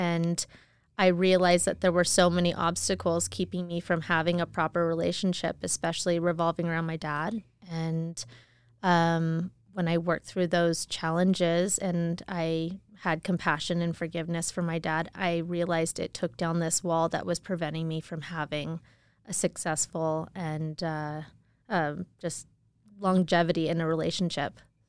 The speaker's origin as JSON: {"language": "English", "town": "Boise", "region": "Idaho", "country": "United States", "tie": "born or raised there", "moved": "yes", "said": "I didn't have the best experience growing up in Boise."}